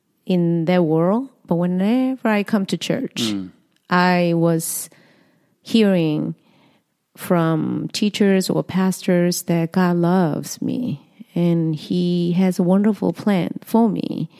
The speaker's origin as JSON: {"language": "English", "country": "South Korea", "tie": "born or raised there", "said": "I grew up in Korea in poverty"}